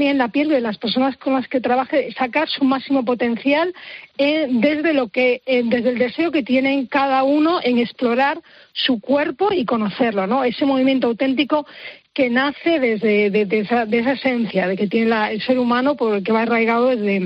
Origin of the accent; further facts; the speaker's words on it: Galicia, Spain; en gallego concretamente, que yo soy de Galicia, eu es yo